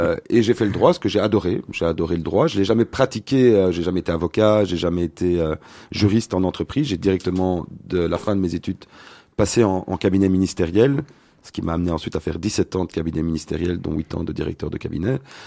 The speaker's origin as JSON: {"language": "French", "town": "Brussels", "region": "Brussels-Capital Region", "country": "Belgium", "tie": "born or raised there", "said": "Je suis né à Bruxelles."}